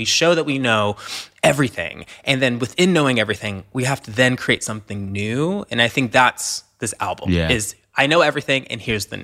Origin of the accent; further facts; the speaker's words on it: Nashville, Tennessee, United States; And I grew up in Nashville around country music.